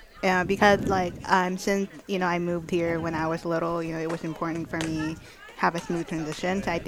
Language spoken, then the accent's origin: English; Novato, California, United States; also born or lived in Philippines; I grew up in Novato, about 20 minutes from here, but I was born in the Philippines. I moved here when I was very young